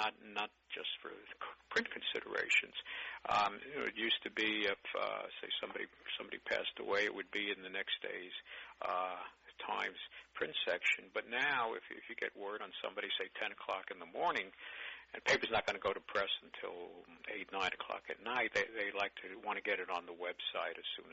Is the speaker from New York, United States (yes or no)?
yes; Brooklyn, New York, United States; I grew up in Brooklyn, was an inveterate Dodger fan.